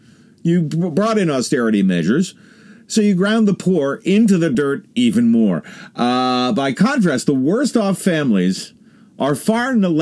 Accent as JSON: {"language": "English", "town": "Boston", "region": "Massachusetts", "country": "United States", "tie": "born or raised there", "said": "Kenneth Rogoff wrote a piece for the Boston Globe, my hometown paper, and called it Britain's Democratic Failure."}